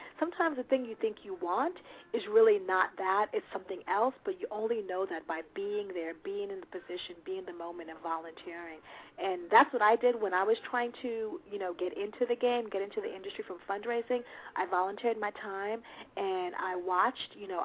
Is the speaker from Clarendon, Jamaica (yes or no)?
no; Kingston, Jamaica; now in New York, United States; I'm actually from Kingston, Jamaica. That's where I was born. I live in New York, but I consider Philly my second home. I'm there constantly.